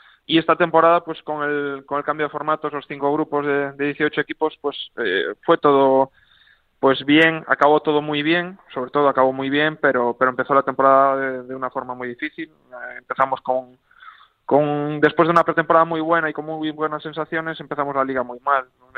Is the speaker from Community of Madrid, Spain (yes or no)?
no; Galicia, Spain; como buen gallego y como buen caminante